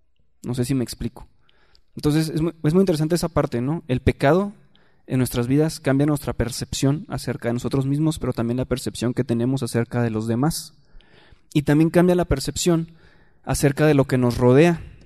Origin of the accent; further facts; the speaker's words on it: Ciudad Juárez, Chihuahua, Mexico; Yo soy de Ciudad Juárez y yo viví en la época donde era como el COVID